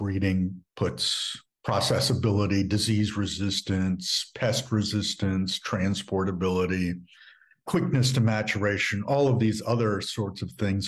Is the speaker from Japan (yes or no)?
yes; Japan; now in United States; I was raised actually in Japan, and my palate was formed in the 1950s from Japanese food. So when I came back to the United States in the late 50s, I hated American food.